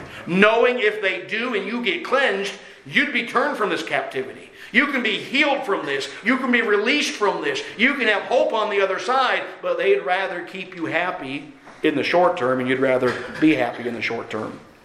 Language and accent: English; Ireland; Actually, I'm Irish, so we don't like the Scottish anyway.